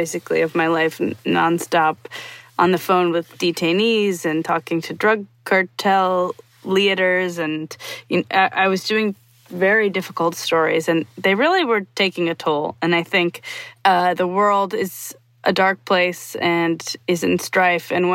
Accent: Milwaukee, Wisconsin, United States; I'm from Milwaukee, Wisconsin. My parents are furniture makers.

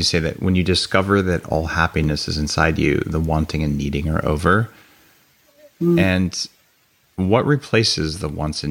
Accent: California, United States; I come from Silicon Valley. I'm a former computer hacker.

